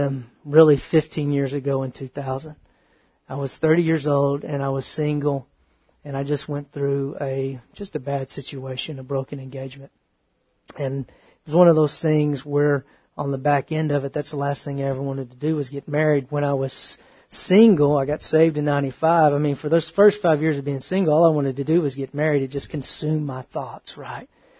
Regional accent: Texas, United States; I'm from the South, and I am from Northeast Texas, that is overly religious.

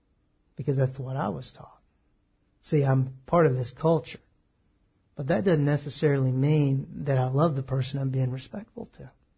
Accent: the South, United States; I'm from the South. I can be cordial. That's part of my upbringing.

